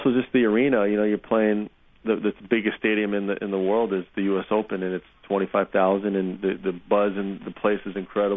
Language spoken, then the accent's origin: English; United States; We're both 1 and 2 in the world, both being American.